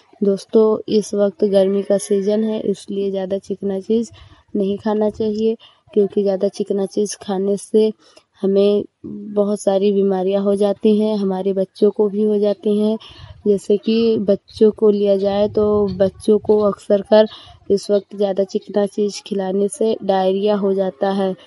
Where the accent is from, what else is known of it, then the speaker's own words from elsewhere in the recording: Hariharpur, Uttar Pradesh, India; मैं हरिहरपुर जिला श्रावस्ती की रहने वाली हूँ।